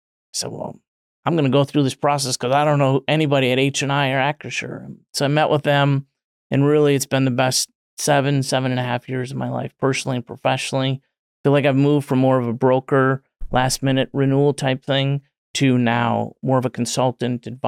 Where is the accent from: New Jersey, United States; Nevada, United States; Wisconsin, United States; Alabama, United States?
Wisconsin, United States; I'm from Wisconsin, near the Milwaukee area, born and raised there, lived there my whole life.